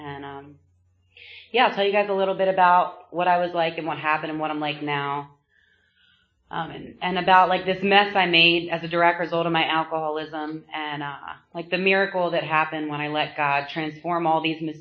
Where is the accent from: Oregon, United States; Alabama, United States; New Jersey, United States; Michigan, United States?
New Jersey, United States; now in Levittown, United States; I'm actually from South Jersey.